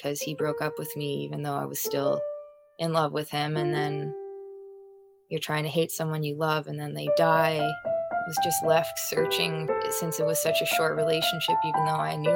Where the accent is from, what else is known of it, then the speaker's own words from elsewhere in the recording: Winnipeg, Manitoba, Canada; I'm from Winnipeg, Manitoba, Canada.